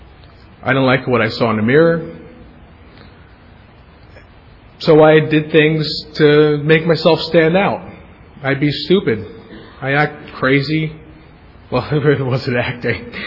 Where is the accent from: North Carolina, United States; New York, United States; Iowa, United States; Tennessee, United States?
New York, United States; Brooklyn; I grew up in Brooklyn, New York, and a lot of times I think I'm the only nice guy that came from Brooklyn.